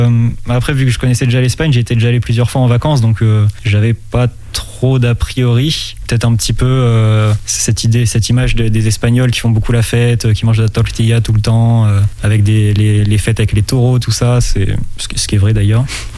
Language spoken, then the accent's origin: French; La Rochelle, Nouvelle-Aquitaine, France; moi, de base, je suis de La Rochelle. Je suis né à La Rochelle, j'ai fait mon collège, mon lycée, mon DUT à La Rochelle.